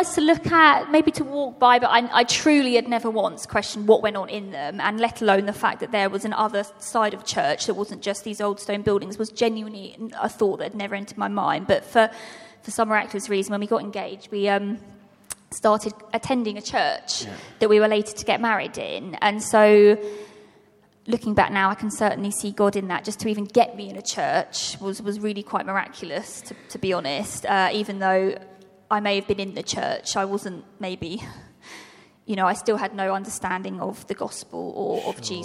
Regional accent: South East England, United Kingdom; now in Cornwall, United Kingdom; originally I'm from Surrey, and me and my husband moved to Cornwall about 5 months ago.

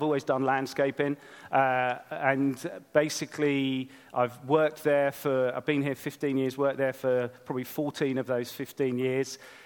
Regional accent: South East England, United Kingdom; now in Cornwall, United Kingdom; Originally, I'm from Sussex, middle of Sussex, in the middle of nowhere, little place on the Ashdown Forest.

